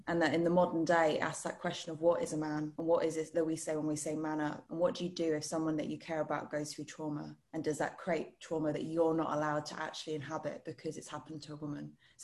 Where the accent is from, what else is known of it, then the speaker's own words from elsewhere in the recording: Stockport, North West England, United Kingdom; also born or lived in Leeds; I'm originally from Stockport and then I spent about 10 years after that in Leeds. So I'm 30 years northern. Currently based in the South.